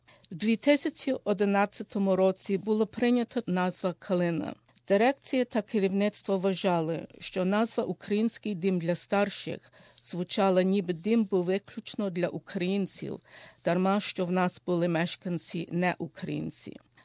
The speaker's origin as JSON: {"language": "Ukrainian", "town": "Melbourne", "region": "Victoria", "country": "Australia", "said": "Я з Мельбурну і я голова дирекції «Калини» і одна з 9 директорів."}